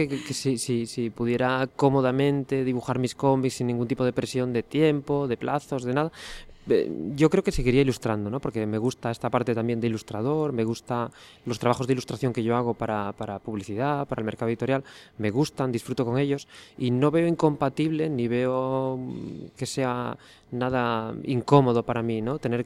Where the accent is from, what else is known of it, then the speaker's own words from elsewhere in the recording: Asturias, Spain; esta sociedad tan compleja o tan específica de donde yo vengo, ¿no? Y dentro de Asturias